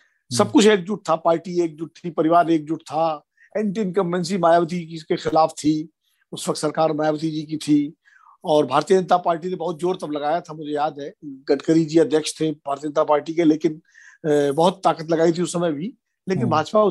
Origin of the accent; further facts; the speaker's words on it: Kanpur, Uttar Pradesh, India; मैं भी इसी बेल्ट का रहने वाला हूँ, क्योंकि मैं खुद कानपुर का रहने वाला हूँ।